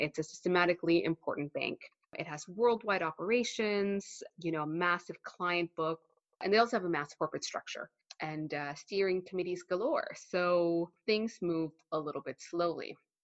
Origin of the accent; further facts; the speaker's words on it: Texas, United States; now in London, United Kingdom; So I am Mexican-Canadian. I grew up in Texas